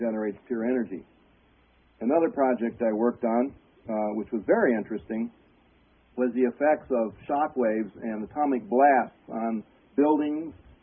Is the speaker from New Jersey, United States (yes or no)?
no; Ann Arbor, Michigan, United States; born there; I was born in Ann Arbor at the University of Michigan Hospital.